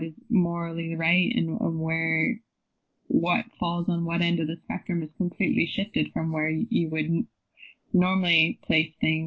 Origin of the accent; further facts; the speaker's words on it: Canada; growing up in Canada